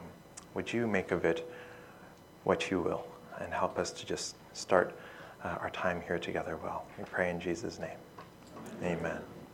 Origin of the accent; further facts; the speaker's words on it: Toronto, Ontario, Canada; now in California, United States; I grew up here in Toronto, and I've been living out in California for the past 8 or 9 years.